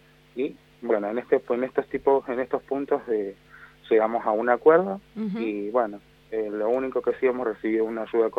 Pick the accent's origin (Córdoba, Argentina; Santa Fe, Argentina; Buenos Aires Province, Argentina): Santa Fe, Argentina; Rosario; Sí, soy de Fisherton, de la ciudad de Rosario.